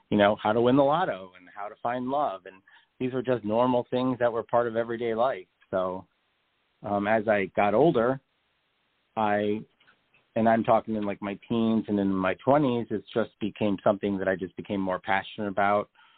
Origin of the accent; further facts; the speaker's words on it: Staten Island, New York, United States; I grew up in Staten Island, which is out of the five boroughs of New York City, is known as being, you know, one of the Italian boroughs.